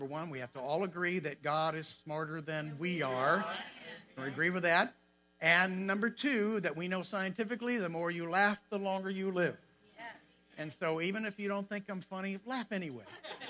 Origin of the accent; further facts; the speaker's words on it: Missouri, United States; now in Vernal, United States; I'm from a little small town called Vernal, Utah. I'm not from there. I'm originally from Missouri, but we've lived there for 30-some-odd years.